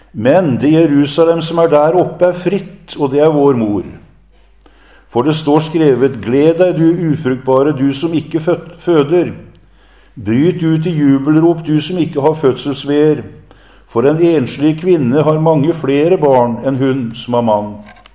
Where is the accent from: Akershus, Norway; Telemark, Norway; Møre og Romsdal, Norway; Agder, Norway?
Telemark, Norway; Kragerø; i Sannidal eller Kragerø, der jeg kommer fra